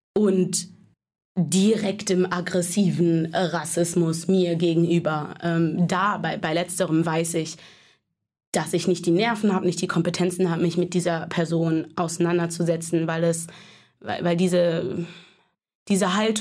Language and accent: German; Bergisch Gladbach, North Rhine-Westphalia, Germany; also born or lived in Addis Ababa; ich komme aus Bergisch Gladbach bei Köln, gebürtig aus Addis Abeba, Äthiopien.